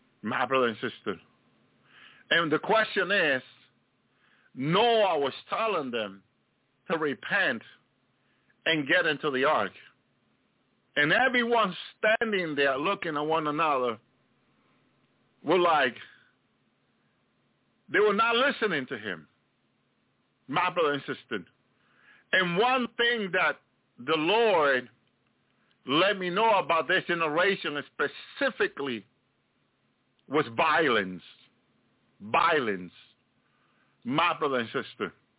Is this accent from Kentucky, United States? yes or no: no; Union City, New Jersey, United States; I grew up in that area. I grew up in Union City. And we just had to cross the bridge of the Lincoln Tunnel to go to New York.